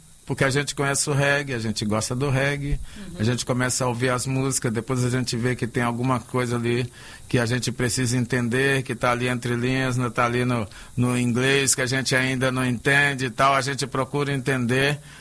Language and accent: Portuguese; Minas Gerais, Brazil; born there; que eu sou nascido em Minas Gerais.